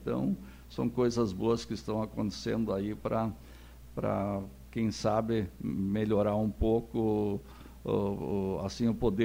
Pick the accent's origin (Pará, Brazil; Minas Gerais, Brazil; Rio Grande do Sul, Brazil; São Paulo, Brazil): Rio Grande do Sul, Brazil; todos nós somos gaúchos, né, e a gente tem orgulho de ser gaúcho